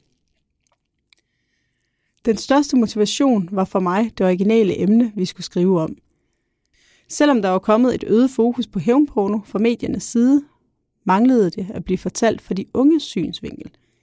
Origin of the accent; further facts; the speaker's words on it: Capital Region of Denmark, Denmark; now in Copenhagen, Denmark; Jeg er født og opvokset på Bornholm, men bor nu i København.